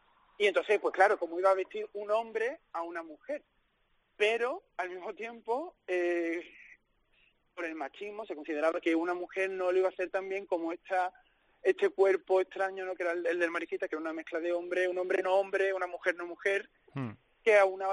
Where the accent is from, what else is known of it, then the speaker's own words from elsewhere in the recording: Seville, Andalusia, Spain; Yo que vengo de Sevilla